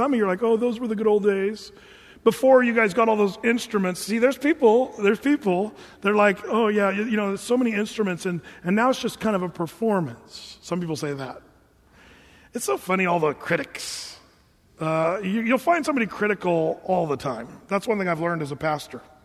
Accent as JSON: {"language": "English", "region": "Oregon", "country": "United States", "tie": "born or raised there", "said": "I grew up in Southern Oregon where these hippie gatherings got together"}